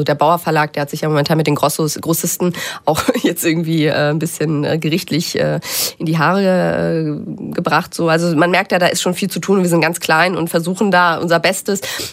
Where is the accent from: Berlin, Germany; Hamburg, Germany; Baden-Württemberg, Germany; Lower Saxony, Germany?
Lower Saxony, Germany; Ich bin ja aus Niedersachsen. Das heißt, dann tummel ich ab und zu mich auch in Hannover herum.